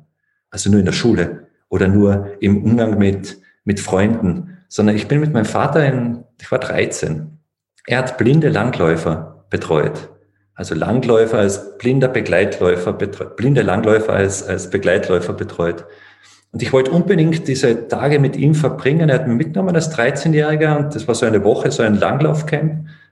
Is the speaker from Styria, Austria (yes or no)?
no; Carinthia, Austria; ich bin ein Kärntner. Ich denke, dass die Leute, die sich in Österreich auskennen, die hören das ein bisschen, südlicher Teil von Österreich.